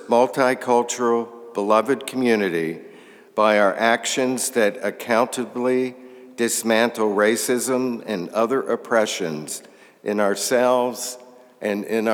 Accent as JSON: {"language": "English", "region": "North Carolina", "country": "United States", "tie": "born or raised there", "said": "I'd like to share some of my own experience. I grew up in North Carolina, and even as a child, it bothered me."}